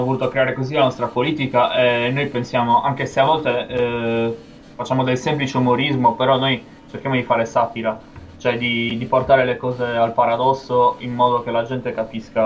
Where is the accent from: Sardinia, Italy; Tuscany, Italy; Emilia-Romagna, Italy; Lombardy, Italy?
Sardinia, Italy; Cagliari; Di Cagliari.